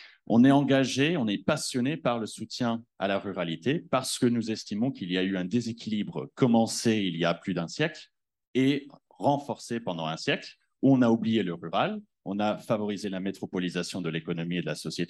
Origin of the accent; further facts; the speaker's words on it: New York, United States; also born or lived in San Francisco; now in France; je suis un urbain à la base. J'ai grandi à New York et à San Francisco. Et maintenant, je suis auvergnat d'adoption. Je vis sur une ferme en Haute-Loire, dans un petit village avec 50 personnes, beaucoup plus de vaches que de personnes.